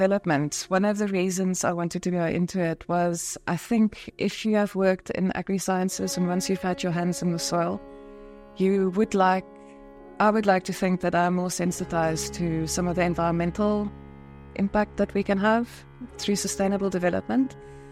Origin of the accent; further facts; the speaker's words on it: Cape Town, Western Cape, South Africa; So I am from the Cape. I grew up in Cape Town